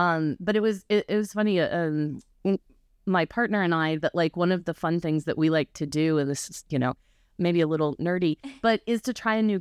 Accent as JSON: {"language": "English", "region": "Indiana", "country": "United States", "tie": "born there", "said": "I was born in Indiana"}